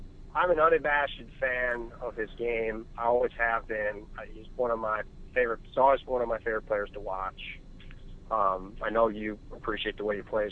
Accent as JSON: {"language": "English", "region": "New York", "country": "United States", "tie": "born or raised there", "said": "I grew up in Western New York State, so I think I was 10 when the Raptors were starting."}